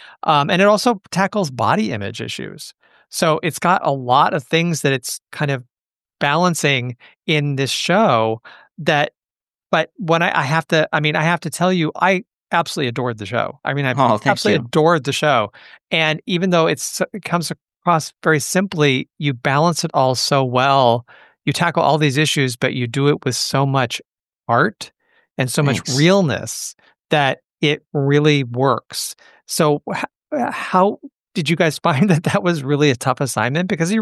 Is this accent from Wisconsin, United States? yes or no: no; Los Angeles, California, United States; the Boyle Heights neighborhood of Los Angeles, which is my hometown. I'm sitting here in Los Angeles right now, born and raised.